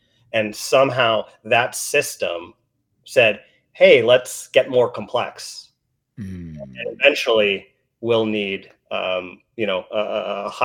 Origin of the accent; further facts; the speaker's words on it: New York City, New York, United States; born there; And so I was born in Spanish Harlem.